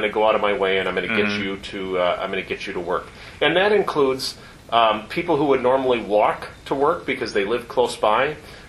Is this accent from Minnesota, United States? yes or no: yes; Red Wing, Minnesota, United States; I grew up in Red Wing, Minnesota. So we had winter.